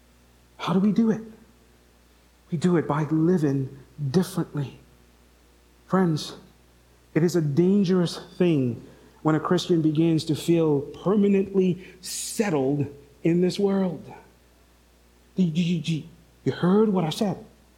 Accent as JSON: {"language": "English", "country": "St. Lucia", "accent": "St. Lucian", "moved": "yes", "lives_now": "United States", "said": "I've been in the U.S. for 24 years. And you think my accent would be a little different, but it's not. I still speak like a St. Lucian. Certain words I say sound like a St. Lucian, and I can't do nothing about it."}